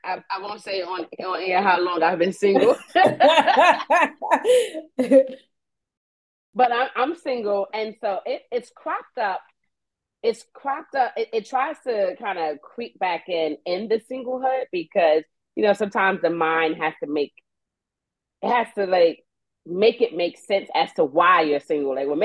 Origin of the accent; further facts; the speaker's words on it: Brooklyn, New York, United States; where I grew up in East New York, Brooklyn, and unfortunately, you know, it's a housing development, the projects, the hood.